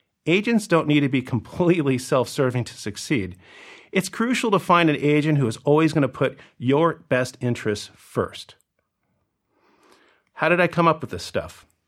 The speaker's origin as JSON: {"language": "English", "region": "California", "country": "United States", "tie": "born or raised there", "said": "To start, I grew up in Southern California, the middle of three boys."}